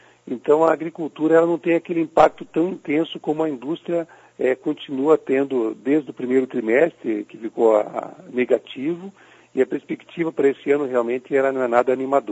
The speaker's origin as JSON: {"language": "Portuguese", "country": "Brazil", "said": "Mas isso é algo que a gente, como brasileiro, já está habituado a conviver."}